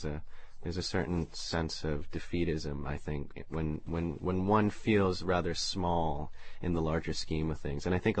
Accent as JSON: {"language": "English", "region": "Bangkok", "country": "Thailand", "tie": "born or raised there", "said": "as a child, I had always wondered, growing up in Bangkok, what it was that all these foreigners were coming to see."}